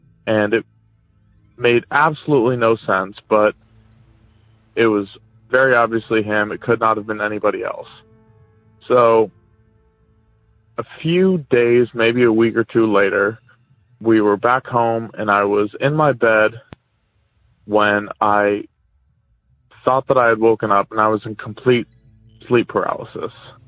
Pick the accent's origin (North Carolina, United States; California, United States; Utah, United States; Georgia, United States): California, United States; I'm from Northern California.